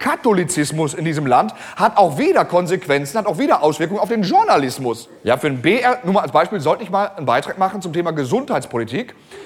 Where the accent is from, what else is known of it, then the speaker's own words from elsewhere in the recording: Gelsenkirchen, North Rhine-Westphalia, Germany; Hör mal, ich kenne dies Wort nicht, ich komme aus Gelsenkirchen.